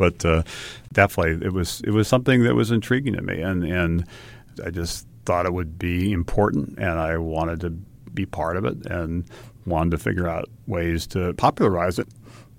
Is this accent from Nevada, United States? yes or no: no; Hawaii, United States; And I'd say I grew up in Hawaii, and Hawaii, like many parts of the country, is a wonderful place